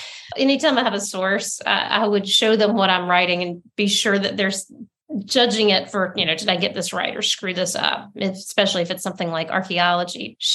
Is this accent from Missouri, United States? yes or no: no; Montgomery, Alabama, United States; this is the only book I've written set in the time and place of my childhood. I grew up in Montgomery.